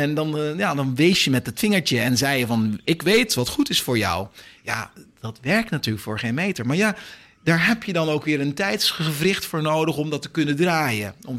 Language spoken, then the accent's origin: Dutch; Netherlands; Weet je, ik bedoel, wij zijn Nederlanders.